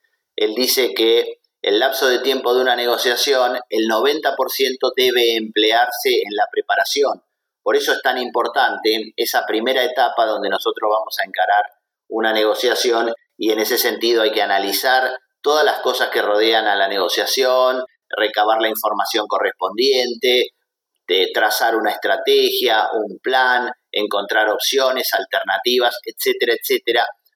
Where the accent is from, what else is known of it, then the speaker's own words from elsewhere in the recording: Argentina; como muchos argentinos, yo también tengo una cercanía con España porque mi abuelo, como tantos otros argentinos, bueno, tengo un abuelo asturiano